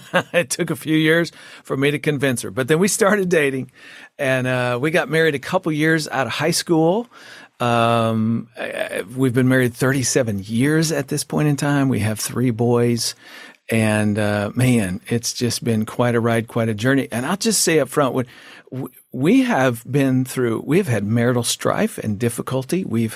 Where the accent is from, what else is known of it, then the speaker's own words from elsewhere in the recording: Iowa, United States; I grew up in Iowa. We know something about farming in Iowa, but here's the funny thing, Archie. I know nothing about farming. I grew up in the city